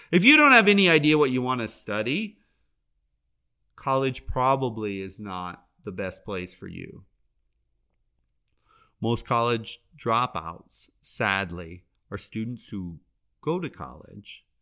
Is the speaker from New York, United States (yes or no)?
no; Florida, United States; I live every day in my home state of Florida